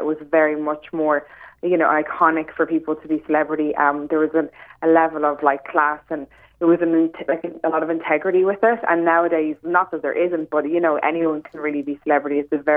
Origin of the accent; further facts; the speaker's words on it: Dublin, County Dublin, Ireland; also born or lived in United States; I'm Irish Italian, a fun mix. I'm from Dublin, but I've lived all around the world, particularly in America.